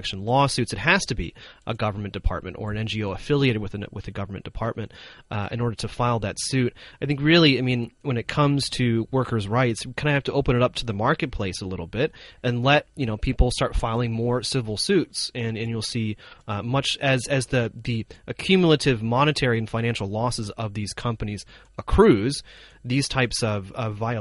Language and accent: English; United States; one of the reasons that I wanted to bring up, you know, the example of my home country is that compared to many other developed countries, actually the United States is under-regulated